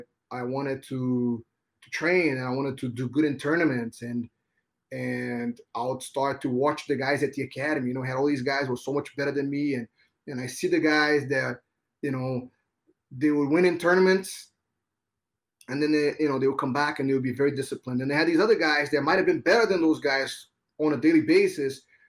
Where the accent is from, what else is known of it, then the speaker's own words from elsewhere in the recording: Rio de Janeiro, Brazil; I grew up in Rio de Janeiro, and you know, you could just walk into any gas station and buy beer